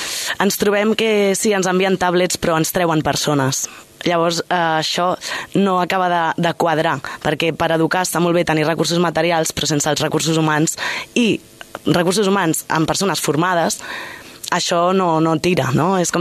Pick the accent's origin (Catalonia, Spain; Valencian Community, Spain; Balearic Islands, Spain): Catalonia, Spain; Sabadell; jo sóc de Sol i Padrís, treballo a Torre Romeu i he treballat a Can Puigcener i a Barberà